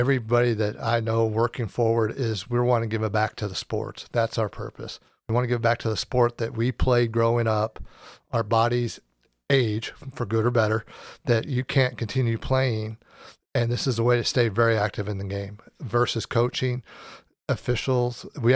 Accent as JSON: {"language": "English", "town": "Gillespie", "region": "Illinois", "country": "United States", "said": "I was from Gillespie, and we wanted to get away from, there's a lot of Southern Illinois, Southwest Illinois."}